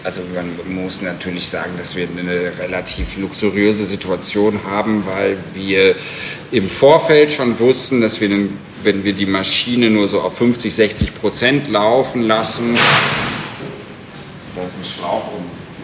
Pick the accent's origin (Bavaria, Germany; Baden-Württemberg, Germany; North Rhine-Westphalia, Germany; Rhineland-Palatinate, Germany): North Rhine-Westphalia, Germany; Münster; also ich bin selber Münsteraner, ich bin gerne Münsteraner, ich finde Münster super.